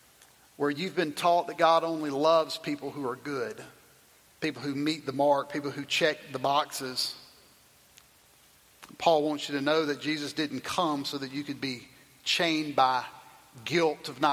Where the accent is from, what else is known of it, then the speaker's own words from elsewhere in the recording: Tylertown, Mississippi, United States; So I grew in South Mississippi, the little city that I grew up in, Tylertown, was the only city, town in the whole county.